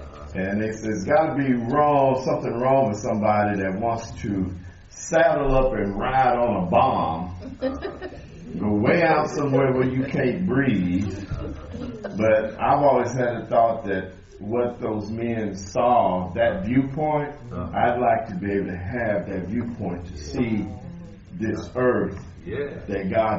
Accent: Kansas, United States; I'm being from Kansas. Sometimes I look at some trees they have out here in California and I say, that's not a tree, that's just a weed.

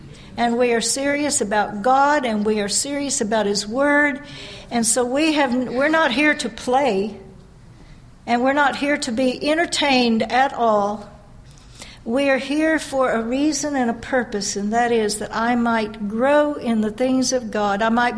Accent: Guthrie, Oklahoma, United States; I've been coming to these meetings since I was born, for I was born here in Guthrie. And the Guthrie congregation was my congregation up until I was 18.

